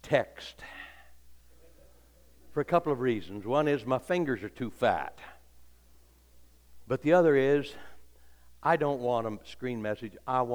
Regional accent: Idaho, United States; I'm from Idaho and I want the dumbest phone you've got.

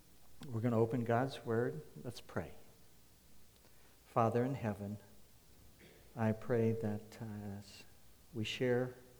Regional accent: Akron, Ohio, United States; Brother Kearns from my hometown of Akron, did me so good to see him some months back when Brother Rosenberg was preaching here. And I said to myself, could anything good come out of Akron, Ohio?

